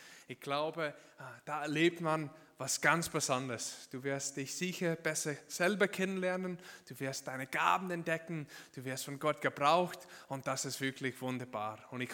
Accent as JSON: {"language": "German", "country": "United States", "second_language": "German", "lives_now": "Walzenhausen, Switzerland", "said": "ich komme aus den USA und ich bin ein Missionar bei Movida in der Schweiz, in Walzenhausen."}